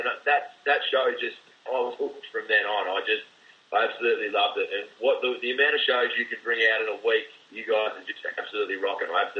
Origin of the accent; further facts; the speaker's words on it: Australia; Andrew Bogut, as much as I did not like him being Australian, which is not probably very Australian of me to say